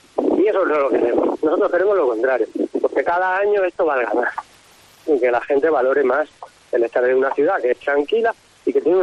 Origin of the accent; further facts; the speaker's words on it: Cáceres, Extremadura, Spain; Porque los que somos de Cáceres, los que vivimos en la tierra